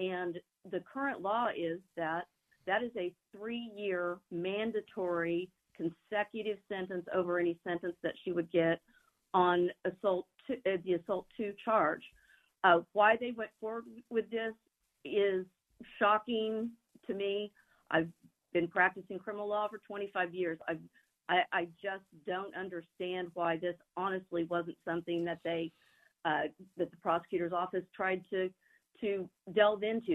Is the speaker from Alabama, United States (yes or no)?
no; Chicago, Illinois, United States; I come from Chicago.